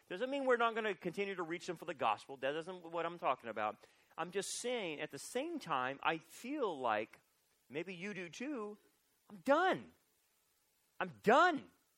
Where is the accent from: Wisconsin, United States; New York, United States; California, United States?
California, United States; Delano; I'm from Delano, so don't hold that against me.